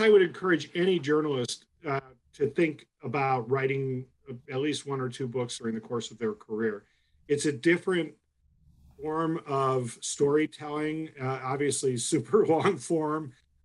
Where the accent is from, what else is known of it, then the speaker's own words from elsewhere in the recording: Chicago, Illinois, United States; I grew up in the Chicago area. I was born in the city.